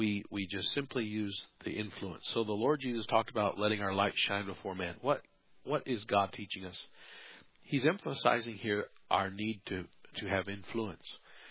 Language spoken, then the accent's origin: English; United States; you and I, we grew up in America, so we just can't even fathom the idea of a institution jailing someone just for preaching the Bible.